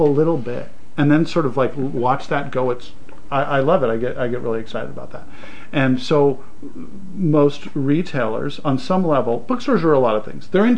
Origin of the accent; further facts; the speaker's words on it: Montana, United States; now in Seattle, United States; I didn't know anybody in Seattle. I moved out from Montana, went west, and just, like, started.